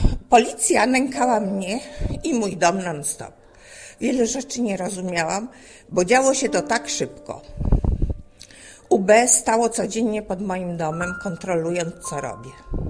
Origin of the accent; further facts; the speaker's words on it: Warsaw, Masovian Voivodeship, Poland; pochodzę z Warszawy. Tam się urodziłam, wychowałam, wykształciłam i pracowałam.